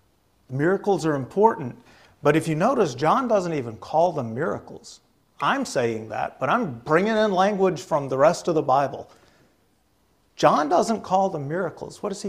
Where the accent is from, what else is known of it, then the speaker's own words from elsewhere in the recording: East Coast, United States; I grew up on the East Coast, and so we could go into the mountains, and we could go a whole lot farther than that.